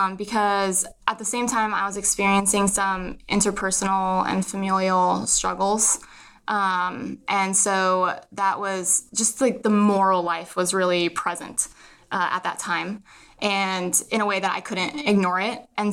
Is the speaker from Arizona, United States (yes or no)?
yes; Arizona, United States; I was born and raised Catholic, and I was actually born and raised in Arizona. So I've gone to Catholic school my entire life, pretty much, besides college.